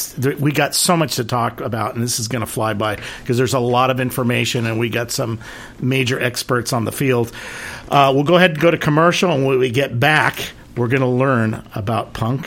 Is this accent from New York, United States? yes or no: no; Whittier, California, United States; We grew up together in Whittier, and he's been playing guitar forever.